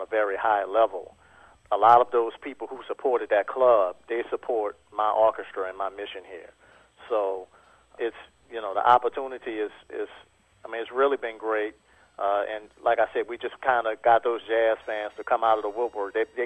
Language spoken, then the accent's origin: English; New Orleans, Louisiana, United States; now in Texas; I'm from New Orleans, so that's what really makes the band different than anything else that's going on in Texas or really anywhere else besides New Orleans.